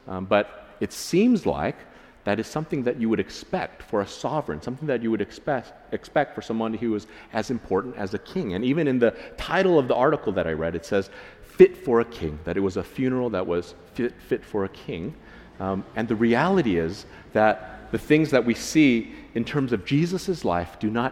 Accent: United States; now in Thailand; where I'm from, it is a democracy, and we have a president. And you know what? We, as a team, as we came here from the States about 2.5 years ago

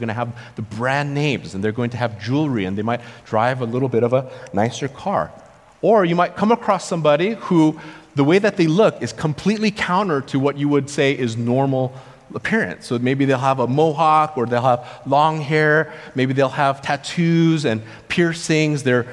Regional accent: United States; growing up in a Korean household around Korean culture a lot, but growing up in the United States

